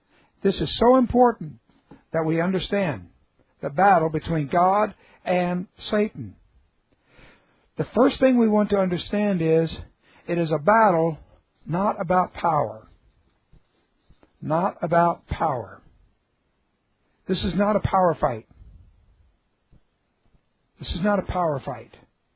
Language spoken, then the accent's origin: English; Houston, Texas, United States; also born or lived in California; People, I've grown up in a church. I've just grown up in church. We moved to Houston from California, and I was 3 or 4, and started going to my grandparents' denominational church.